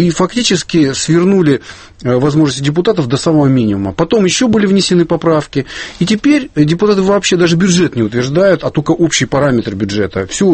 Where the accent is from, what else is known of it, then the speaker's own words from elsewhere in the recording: Kopeysk, Chelyabinsk Oblast, Russia; его перегнали в Копейск, мой родной город